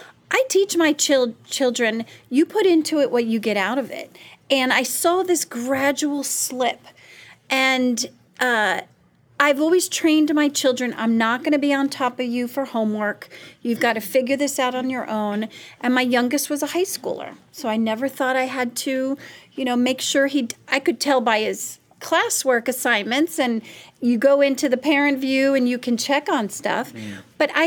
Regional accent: Sydney, New South Wales, Australia; now in United States; I moved from Sydney, Australia in 1999, specifically because of the school system in Loudoun County for my oldest son.

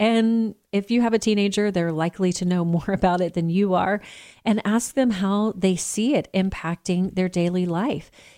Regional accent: Texas, United States; the measles outbreak here in my home state of Texas.

